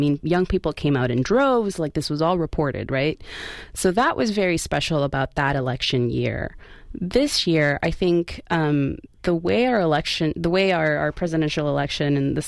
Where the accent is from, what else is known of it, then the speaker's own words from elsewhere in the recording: Peru; I'm Latina. I'm from Peru, and I'm white.